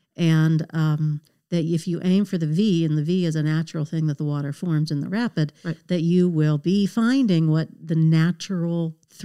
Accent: Pittsburgh, Pennsylvania, United States; I was being born and growing up in Pittsburgh, I had no experience with whitewater rafting until I came out and met your family out in Oregon.

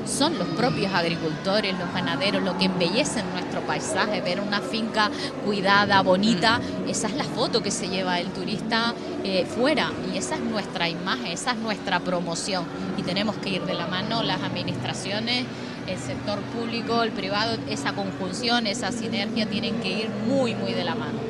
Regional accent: El Jable, Canary Islands, Spain; Sí, precisamente es el Jable y es mi pueblo.

